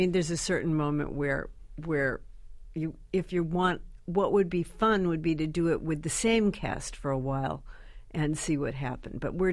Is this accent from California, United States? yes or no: yes; Beverly Hills, California, United States; It is so much more horrifying than anything I grew up with in Beverly Hills, where there were people with 21 cashmere twin sets